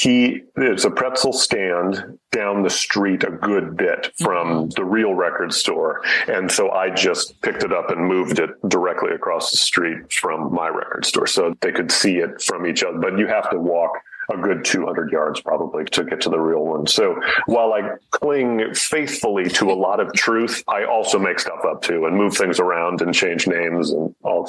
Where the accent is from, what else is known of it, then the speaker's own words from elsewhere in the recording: Midwest, United States; now in Baltimore, United States; because I'm not from Baltimore. I mean, I've lived here since 2006, but I grew up in the Midwest.